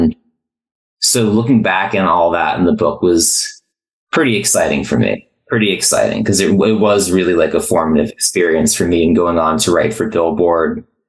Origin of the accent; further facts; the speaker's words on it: New Jersey, United States; Yeah, so I grew up in New Jersey. Went to high school between the years 02 and 06.